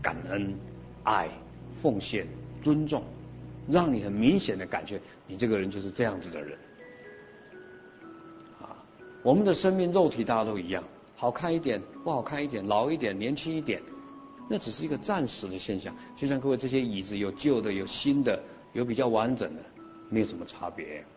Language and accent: Chinese; China; 我们中国人就 好奇怪啊！